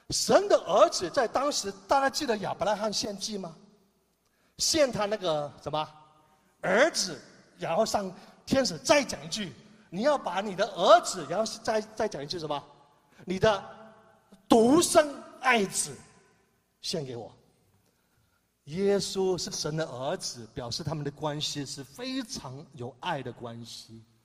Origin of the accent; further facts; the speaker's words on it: China; 就好像我们中国一样啊